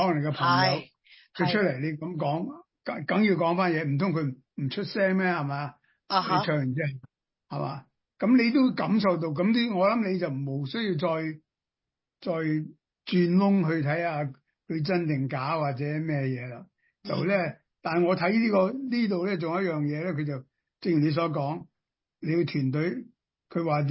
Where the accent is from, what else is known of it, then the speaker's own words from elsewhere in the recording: China; 我哋中国人